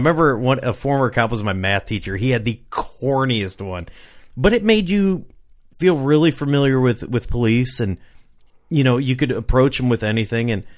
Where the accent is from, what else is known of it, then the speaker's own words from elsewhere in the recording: Rock Island, Illinois, United States; And I remember growing up, I grew up in Rock Island, Illinois, and officers always had the you know, the DARE program.